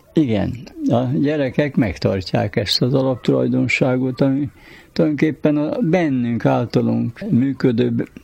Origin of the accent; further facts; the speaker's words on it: Hungary; born there; Nagyon szeretem ezt a hazát, ide születtem, és ízig vérig hazafiának érzem magamat